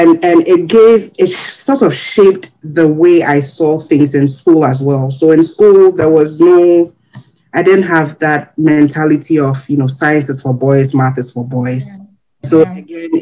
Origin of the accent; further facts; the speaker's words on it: Koforidua, Eastern Region, Ghana; So I grew up in Ghana, Koforidua to be precise. Koforidua is still a peri-urban community. So it's in between a rural and urban setting.